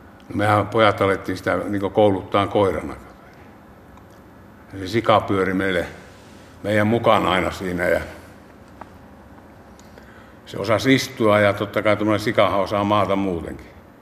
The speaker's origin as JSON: {"language": "Finnish", "region": "Lapland", "country": "Finland", "said": "Mä oon Lapista lähtösi. 5-henkinen perhe, 3 veljestä."}